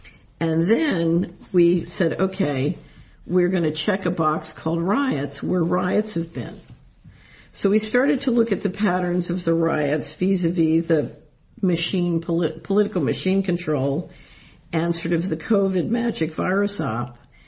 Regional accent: Philadelphia, Pennsylvania, United States; because I grew up in Philadelphia, and my first boyfriend's father was a ward leader

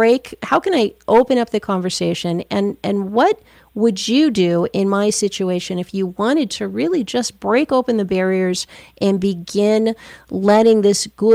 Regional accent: Michigan, United States; people at the top of mental health across my home state of Michigan.

